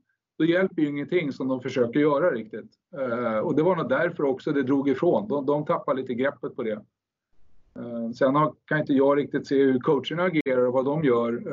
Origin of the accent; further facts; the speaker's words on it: Sweden; eftersom han är superstjärna och jag var någon svensk